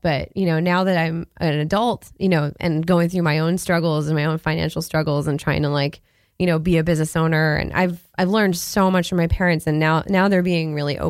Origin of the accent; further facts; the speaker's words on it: Boston, Massachusetts, United States; I grew up in Boston, Massachusetts. Actually, Boston, too.